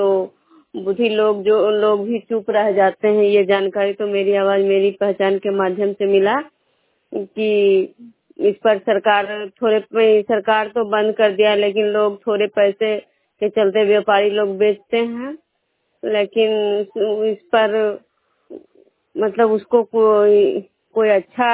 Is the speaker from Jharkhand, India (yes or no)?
no; Vishnupur, Bihar, India